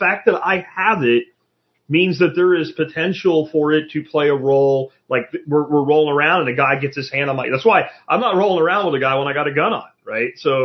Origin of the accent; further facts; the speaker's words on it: Pennsylvania, United States; like when I grew up in Pennsylvania, every other stripping hole you could go shoot